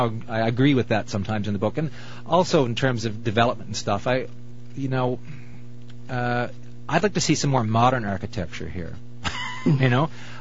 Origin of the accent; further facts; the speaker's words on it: St. John's, Newfoundland and Labrador, Canada; No, I grew up in the East End.